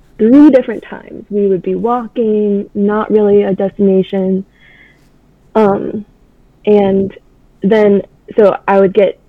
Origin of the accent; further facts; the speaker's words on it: Durham, North Carolina, United States; Yes, I'm from North Carolina, Durham.